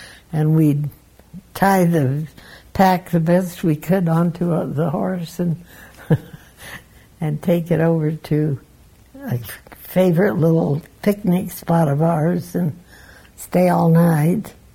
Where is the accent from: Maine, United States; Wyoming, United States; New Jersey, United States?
Wyoming, United States; Cody; I was born and raised here in Cody. I was actually born down by the Buffalo Bill Reservoir.